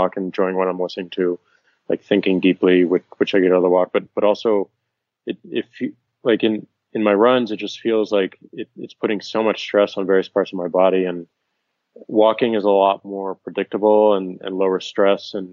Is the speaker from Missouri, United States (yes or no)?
yes; St. Louis, Missouri, United States; So I come from St. Louis, Missouri, and midway through I moved back to St. Louis.